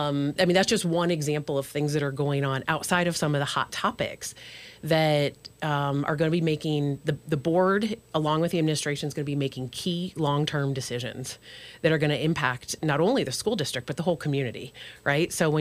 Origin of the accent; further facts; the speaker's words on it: Worcester, Massachusetts, United States; So I am born and raised in Worcester. I'm a Worcester High School alum.